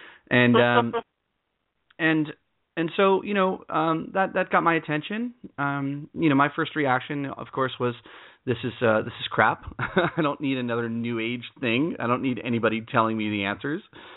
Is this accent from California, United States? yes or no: yes; California, United States; I ended up working in Silicon Valley because I grew up in California